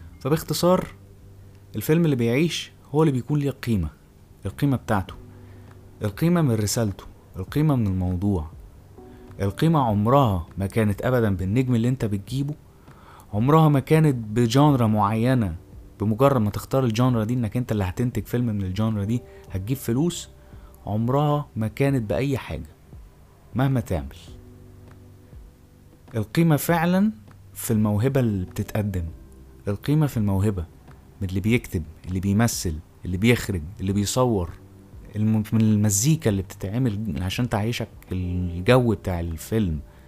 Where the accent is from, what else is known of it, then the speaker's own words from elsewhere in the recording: Egypt; احنا كمصريين وكعرب